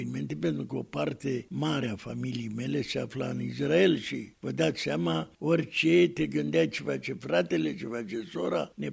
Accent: Romania; În ce mă privește ca evreu și evrei din România, am beneficiat mult de finalul acesta al războiului de 6 zile

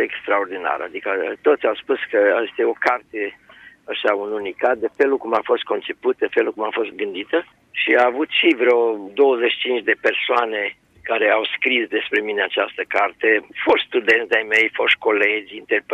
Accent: Romania; now in New Jersey, United States; sunt director la o filarmonică aici în New Jersey, nu știu, dar am crescut în România.

